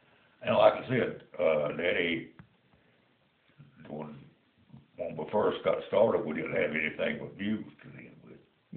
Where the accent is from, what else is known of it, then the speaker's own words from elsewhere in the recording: Deep Run, United States; Well, that was when I was raised or born in the Deep Run area.